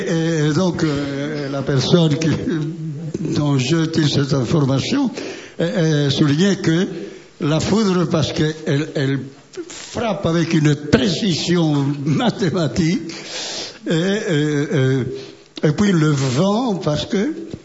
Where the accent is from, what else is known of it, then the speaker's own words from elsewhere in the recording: Spain; je suis espagnol, je suis franco-espagnol universel.